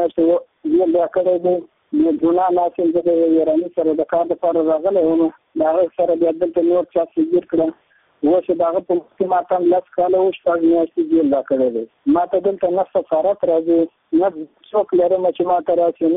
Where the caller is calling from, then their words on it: Ghazni, Afghanistan; زه دا اوت غزنی له شا خبرې کوم